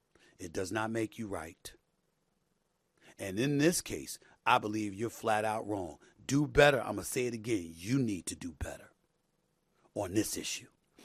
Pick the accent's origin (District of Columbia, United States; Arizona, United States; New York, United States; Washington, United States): New York, United States; New York City; I'm from New York City. I'm not from Tennessee, but geographically speaking, I think Tennessee is a hell of a lot closer to Alabama than it is to New York.